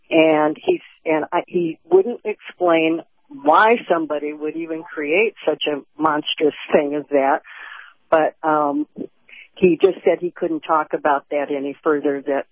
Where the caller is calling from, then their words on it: Michigan, United States; Hi, Captain. … in Michigan.